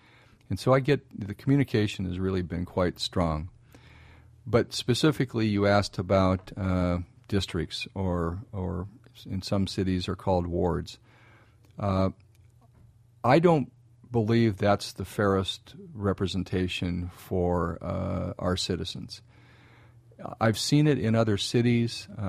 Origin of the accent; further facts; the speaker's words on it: Everett, Washington, United States; I was born in Riverside and grew up in Pinehurst. So I've spent the lion's share of my 62 years living in South Everett.